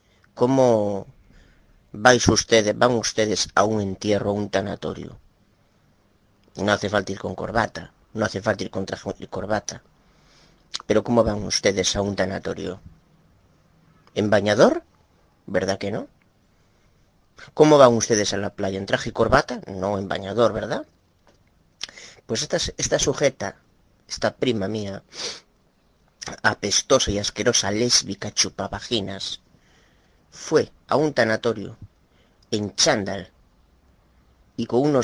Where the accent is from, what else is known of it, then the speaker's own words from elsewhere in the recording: Galicia, Spain; de Galicia, España